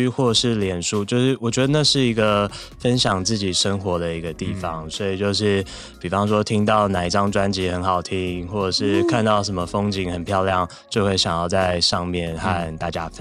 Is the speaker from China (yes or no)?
no; Xinzhuang, New Taipei, Taiwan; 对，从小就在新庄那边长大。